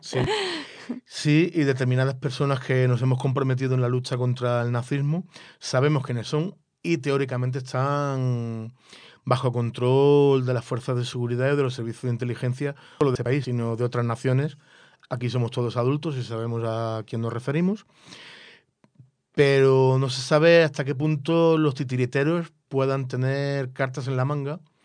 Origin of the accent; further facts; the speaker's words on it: Spain; El presente me avergüenza como español